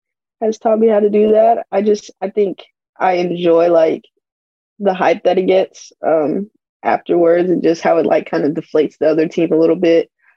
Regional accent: Arizona, United States; I'm from Arizona, so it was just like that transferring back and forth and stuff.

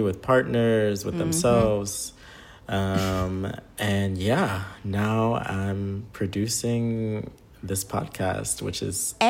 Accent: New York, United States; now in Israel; So I live in Israel. And I am from the States originally

